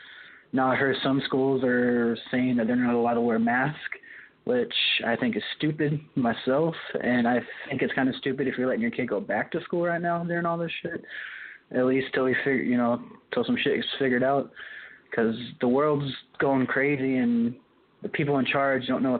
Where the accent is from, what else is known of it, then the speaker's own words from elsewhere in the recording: Arizona, United States; You know, growing up in Arizona, I didn't experience much rain either.